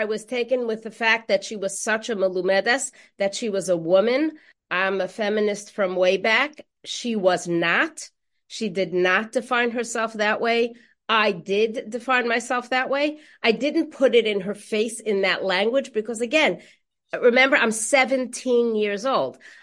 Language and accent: English; New York City, New York, United States; So I went to Esther Schoenfeld High School on the Lower East Side. I grew up in the Bronx.